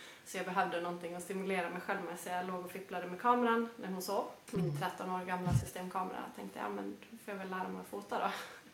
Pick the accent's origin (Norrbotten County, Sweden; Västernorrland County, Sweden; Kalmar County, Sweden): Norrbotten County, Sweden; Arvidsjaur; Jag bor uppe i Arvidsjaur, vilket säkert kommer att höras på min dialekt.